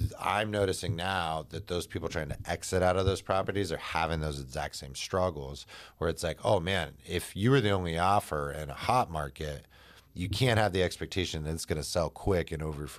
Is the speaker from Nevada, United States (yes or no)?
no; Portland, Oregon, United States; the people that I help in my hometown of Portland, because it's kind of this like hipster thing, which I can go with. I mean, I got a man bun and I'm from here.